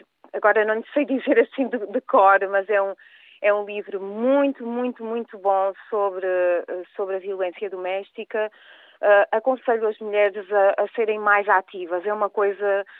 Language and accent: Portuguese; Alentejo, Portugal; now in Northern Portugal, Portugal; porque eu também sou sou alentejana, do interior do Alentejo. Vim aqui parar ao norte, mas eu sou uma pessoa, não sou da cidade